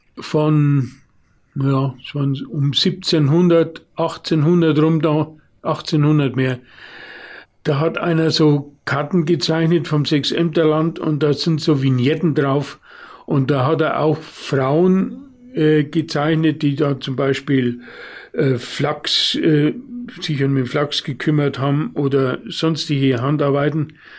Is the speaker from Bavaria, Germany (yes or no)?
yes; Bavaria, Germany; Denn bei uns in Fichtelgebirge oder auch in der Oberpfalz war das alles einfacher, schlichter.